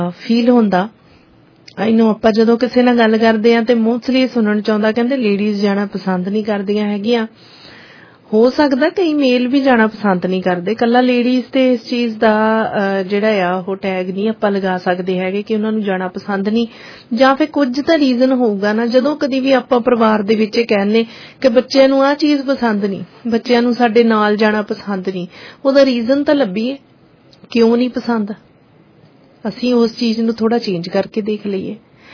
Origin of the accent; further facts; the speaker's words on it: Punjab, India; moved away; ਜਿਵੇਂ ਕਿ ਆਪਾਂ ਪੰਜਾਬ ਤੋਂ ਇੱਥੇ ਛੱਡ ਕੇ ਆ ਰਹੇ ਹੈਗੇ ਆ ਤੇ। ਪਰ ਅਸੀਂ ਜਿੱਥੇ ਜੰਮੇ ਪਲੇ ਆ